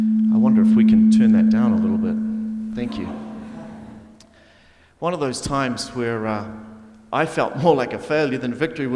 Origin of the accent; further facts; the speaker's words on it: New Zealand; accent: New Zealand; because of my accent, you can tell that I come from a little place called New Zealand. It's far, far away, and it's true.